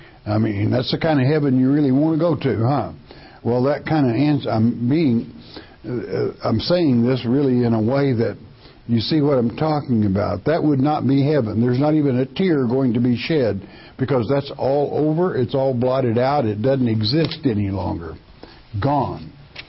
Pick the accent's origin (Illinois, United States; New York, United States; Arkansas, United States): Arkansas, United States; Gravette; born there; now in Oklahoma, United States; I was born in Gravette, Arkansas, but I live in Oklahoma.